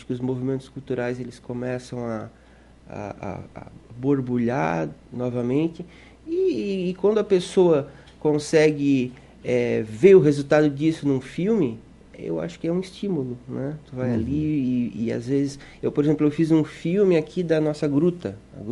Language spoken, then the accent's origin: Portuguese; Urussanga, Santa Catarina, Brazil; morei alguns anos fora quando eu estudei. Em seguida, eu voltei para cá. Eu sou uma pessoa muito vinculada às minhas origens, à minha família, né? A minha terra, e Uruçanga